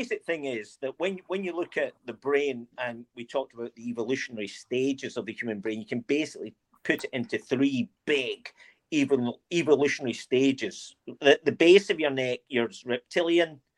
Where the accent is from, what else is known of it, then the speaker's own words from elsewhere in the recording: Scotland, United Kingdom; accent: Scottish; People who are from England will understand right away that I am Scottish, because they can hear the Scottishness in my accent.